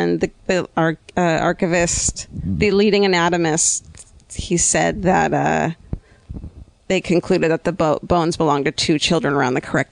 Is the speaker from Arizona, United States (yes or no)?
yes; Arizona, United States; oh, I'm from Arizona.